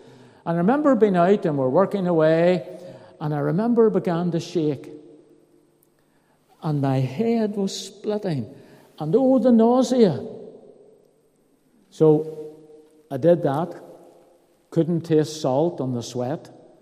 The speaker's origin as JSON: {"language": "English", "town": "Belfast", "region": "Northern Ireland", "country": "United Kingdom", "tie": "born or raised there", "said": "I grew up in Belfast, although I was a Blue man."}